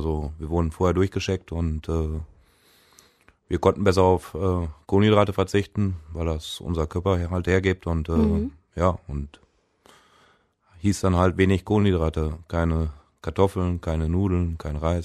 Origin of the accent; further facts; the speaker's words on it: Ochtrup, North Rhine-Westphalia, Germany; now in Gronau-Epe, Germany; 34 Jahre alt, wohne mittlerweile in Gronau-Epe. Ich bin gebürtiger Ochtrupper, verheiratet, habe 2 Söhne, 8 und 3 Jahre alt.